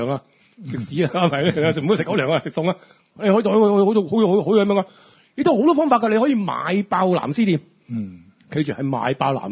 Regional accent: Hong Kong; 你真係會用呢個緊急法嚟玩鳩我哋香港人啊

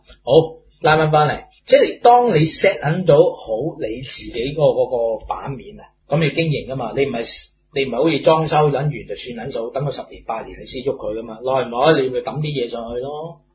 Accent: Hong Kong; 我寫明我係香港人我感到香港人自豪

